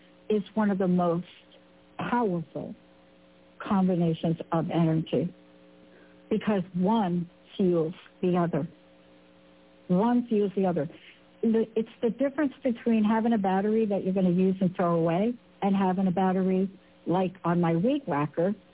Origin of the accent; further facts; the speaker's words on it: New York, United States; if you're me and I'm from New York, you got to kick that thing to the, you got to just kick that to the curb.